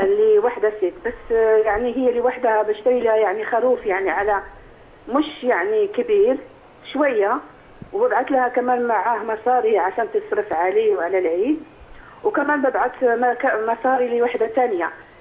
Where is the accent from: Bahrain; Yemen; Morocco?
Morocco; now in United Kingdom; أنا أخت مغربية من بريطانيا. والله إحنا ما بنعيد هنا في بريطانيا